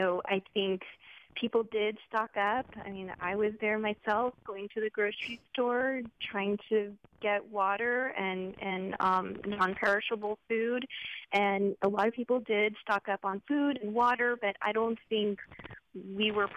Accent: Houston, Texas, United States; You know, I'm a native Houstonian. I grew up in Houston, and I was here during Tropical Storm Allison

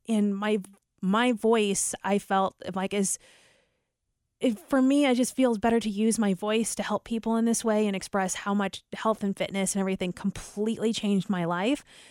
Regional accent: St. Louis, Missouri, United States; There was a morning show I grew up listening to in St. Louis, and I just felt like they were my friends.

